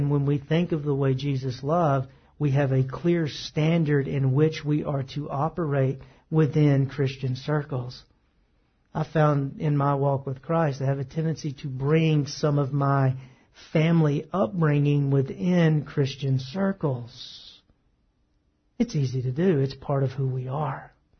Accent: the South, United States; I'm from the South. I can be cordial. That's part of my upbringing.

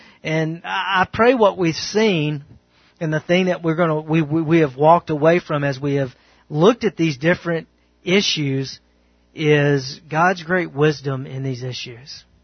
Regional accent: the South, United States; I grew up in the South, okay, and my family are Southerners.

